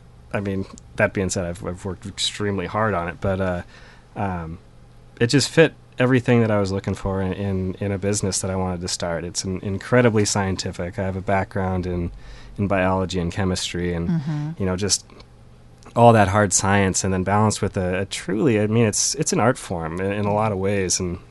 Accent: Portland, Oregon, United States; born there; now in Cannon Beach, United States; Well, I was born in Portland

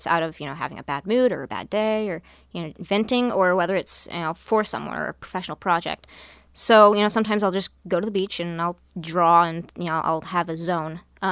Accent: Astoria, Oregon, United States; Astoria, Oregon. And it's a small town.

